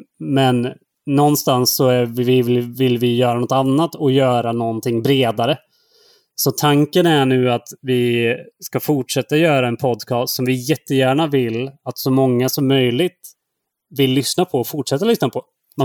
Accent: Trollhättan, Västra Götaland County, Sweden; jag är ju från Trollhättan, som är nära västkusten, och det är inte alls långt till Norge.

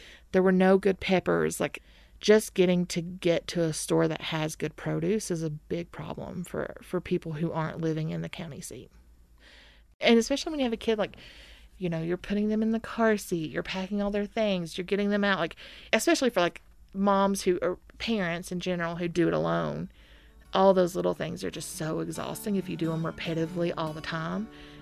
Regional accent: McRoberts, Kentucky, United States; I'm from McRoberts, Kentucky, and we are here at Apple Shop, where I work as the director of Appalachian Media Institute.

